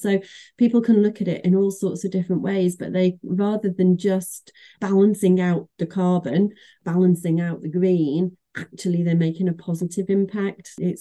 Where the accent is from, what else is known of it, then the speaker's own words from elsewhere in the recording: Manchester, North West England, United Kingdom; I'm from Manchester